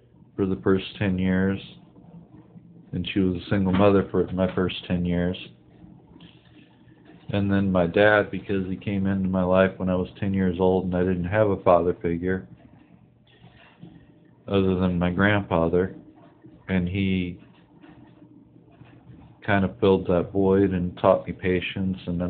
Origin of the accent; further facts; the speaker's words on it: Sacramento, California, United States; Well, I was born in Sacramento, grew up there.